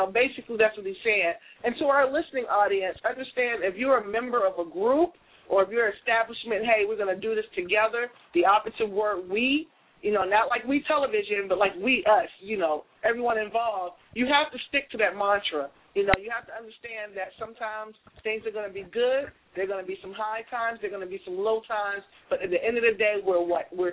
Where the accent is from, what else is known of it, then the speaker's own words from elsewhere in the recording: Jamaica; I'm Jamaican.